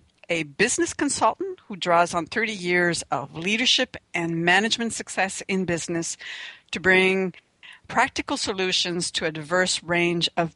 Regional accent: Canada; We're two Canadian women

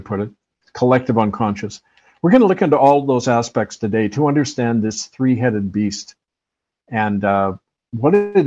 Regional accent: Vancouver, British Columbia, Canada; I grew up on the University of BC campus in Vancouver. I got my political science, anthropology, and theology degrees there.

